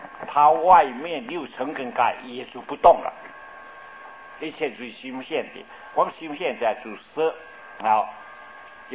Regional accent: China; 法国人讲法国话，美国人讲美国话，我们中国人听不懂的

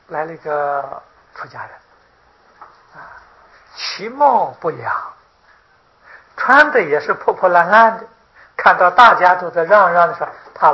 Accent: China; 我们中国人都是很注重礼节的啊，在礼仪之邦啊。

